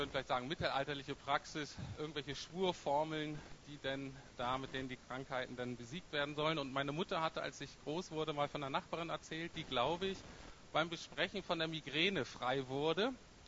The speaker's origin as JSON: {"language": "German", "region": "Bremen", "country": "Germany", "said": "Also ich komme aus Bremen-Nord, das ist gar nicht so ganz unähnlich wie Berlin."}